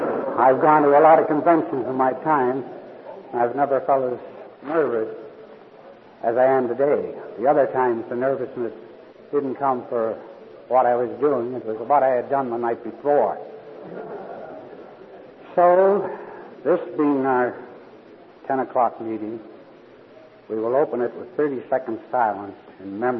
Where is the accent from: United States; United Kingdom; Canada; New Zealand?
Canada; Sydney, Nova Scotia; from Sydney, Nova Scotia, not quite to the easterly point of the country